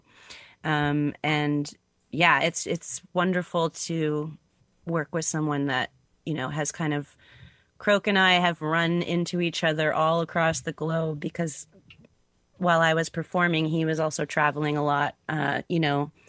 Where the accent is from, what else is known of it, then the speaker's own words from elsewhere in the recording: Barrie, Ontario, Canada; who I've known since I was a little teenager growing up in the Barrie music scene.